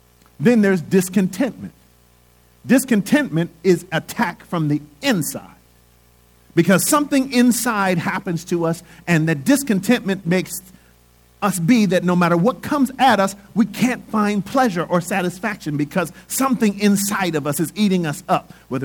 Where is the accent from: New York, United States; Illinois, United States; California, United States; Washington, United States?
California, United States; Los Angeles; also born or lived in Oakland; I grew up in East Oakland. I grew up in South Central Los Angeles, grew up in Watts. That's my background, you know.